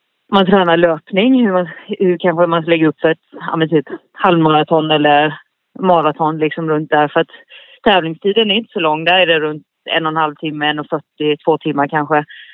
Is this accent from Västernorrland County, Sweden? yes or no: no; Kalmar, Kalmar County, Sweden; Ja, alltså jag är uppvuxen i Kalmar